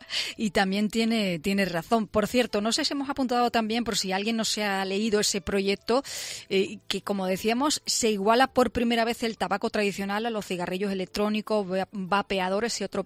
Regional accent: Spain; sabiendo, por cierto, cómo somos los españoles con el tema de las normas, y me incluyo

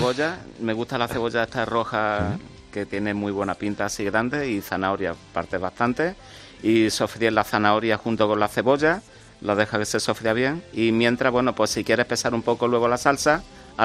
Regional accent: Córdoba, Andalusia, Spain; nosotros somos de Córdoba y la verdad que allí hace mucha calor

